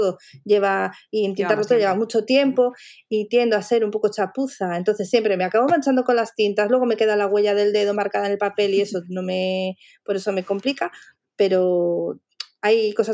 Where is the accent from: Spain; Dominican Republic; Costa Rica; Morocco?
Spain; Vigo, Galicia; Bueno, yo soy de Vigo, entonces un día fui como de excursión a propósito a comprarme los papeles sueltos